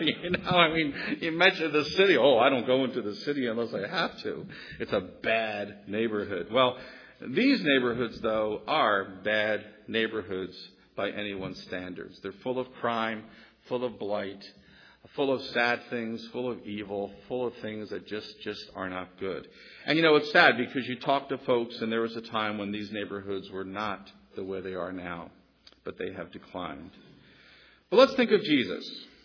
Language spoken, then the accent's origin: English; Philadelphia, Pennsylvania, United States; I was born in Nazareth Hospital. I think that's the home circle section of Philadelphia. I grew up in Taconi. I went to high school in Mayfair.